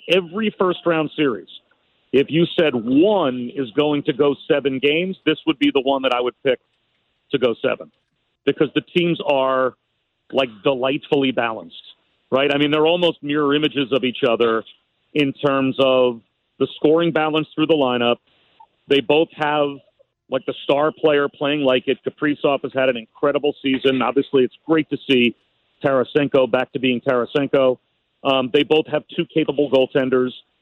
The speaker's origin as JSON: {"language": "English", "region": "New Jersey", "country": "United States", "tie": "born or raised there", "said": "I grew up in New Jersey as a Rangers fan."}